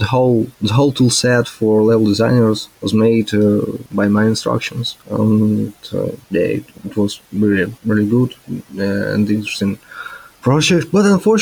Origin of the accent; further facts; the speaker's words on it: Rostov-on-Don, Rostov Oblast, Russia; English is a second language; now in Moscow, Russia; I was originally from Rostov-on-Don, it's south of Russia